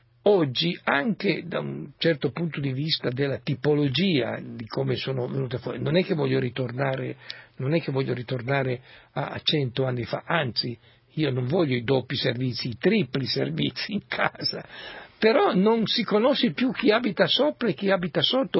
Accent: Turin, Piedmont, Italy; sono le stesse cose che io ho vissuto a Torino 30-40 anni fa con i meridionali, con gli immigrati dal sud, quando noi torinesi doc mettevamo i cartelli sotto gli androni

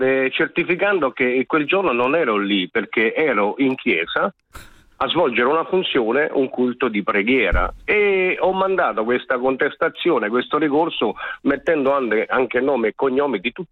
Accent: Campania, Italy; now in Prato, Italy; da premettere che sono anche io campano

